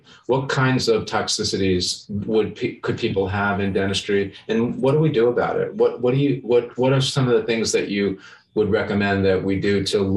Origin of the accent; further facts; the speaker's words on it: New York, United States; now in Chicago, United States; And I grew up in New York, and then I moved to Chicago.